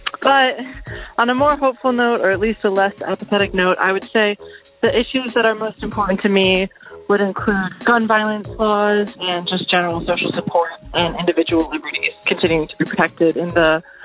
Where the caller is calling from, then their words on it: Columbus, Ohio, United States; I'm calling from Columbus, Ohio. I'm 21 years old.